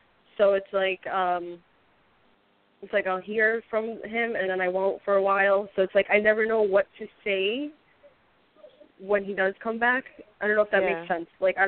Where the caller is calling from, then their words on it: New York, United States; From New York.